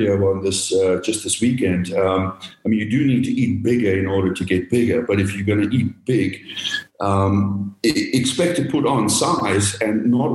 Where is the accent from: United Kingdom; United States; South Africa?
South Africa; born in South Africa, born and raised in South Africa.